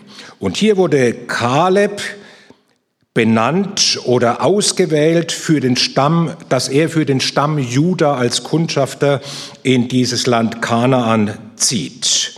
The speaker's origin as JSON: {"language": "German", "region": "Bavaria", "country": "Germany", "accent": "Franconian", "said": "ich komme ja aus Franken, wie ihr hört an meinem Zungenschlag"}